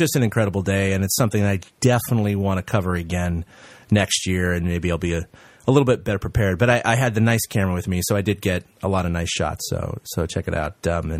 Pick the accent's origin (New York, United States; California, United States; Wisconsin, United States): California, United States; Gilroy; This year, they came to Gilroy. So my hometown.